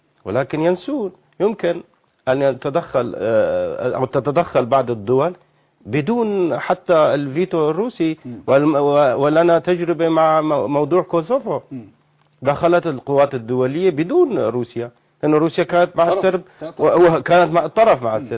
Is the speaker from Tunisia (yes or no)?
no; Syria; نحن سوريين ووطنيين